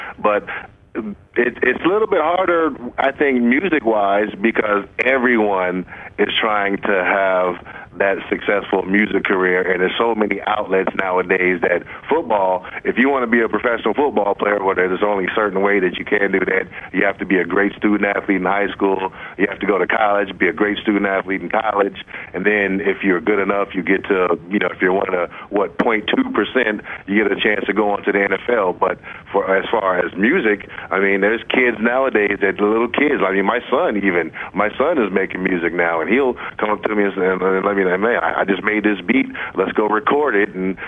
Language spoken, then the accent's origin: English; San Francisco, California, United States; I've been a B-boy ever since I was growing up in San Francisco as a San Francisco street breaker.